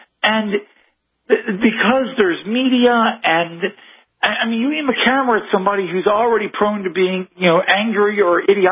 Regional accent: Baltimore, Maryland, United States; You know, I'm from Baltimore. The city, a lot of the city burned.

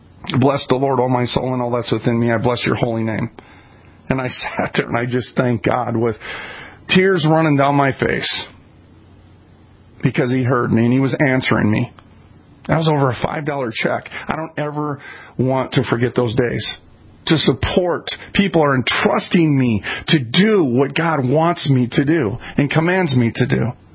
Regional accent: Minneapolis, Minnesota, United States

